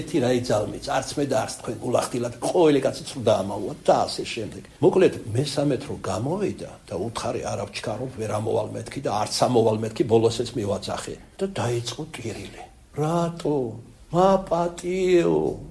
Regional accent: Kartli, Georgia; ქართლელი ვარ მაგრამ როცა საჭიროა მეგრელზე ჩქარავ ლაპარაკო

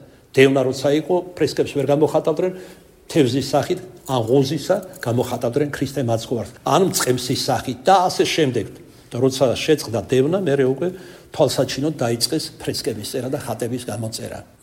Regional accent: Kartli, Georgia; accent: Kartlian; ქართლურად გეტყვით, ქართლელი ვარ.

